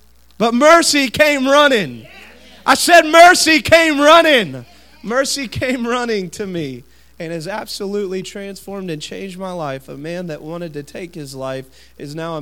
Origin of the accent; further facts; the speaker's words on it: Virginia, United States; I'm from Southern Virginia, so I'm still learning all of the enunciations